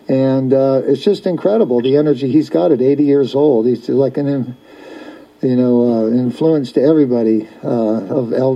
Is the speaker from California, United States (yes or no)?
yes; Larkspur, California, United States; No, I was raised in the Larkspur Canyon, in Larkspur.